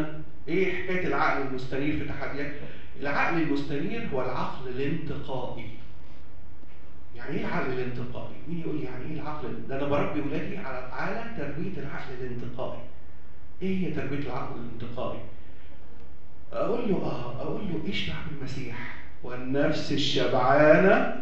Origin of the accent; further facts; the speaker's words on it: Egypt; يحجبوا البنات عندنا في مصر